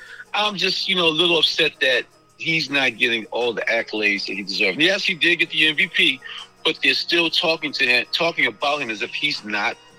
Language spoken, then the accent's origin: English; Baltimore, Maryland, United States; I know I call them Bum Birds and all. And that's my hometown team.